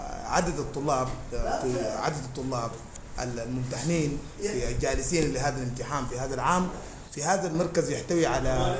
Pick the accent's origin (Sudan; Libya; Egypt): Sudan; نحن كلنا سودانيين